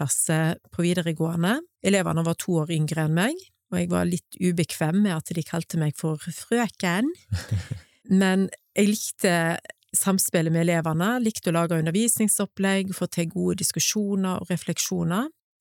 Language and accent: Norwegian; Fitjar, Vestland, Norway; Ja, jeg Fitjarbu og vokser på et småbruk på Tuftaland I lag med tre eldre søsken. Jeg fortsatt Fitjarbu